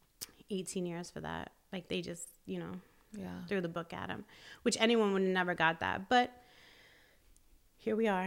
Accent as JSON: {"language": "English", "region": "New York", "country": "United States", "said": "I came from New York, and the hustle is like men are hustlers out there, right?"}